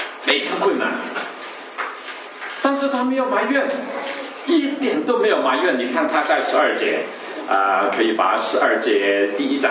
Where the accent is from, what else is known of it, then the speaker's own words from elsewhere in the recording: Hong Kong; 我是从香港来的啊，我在香港出生。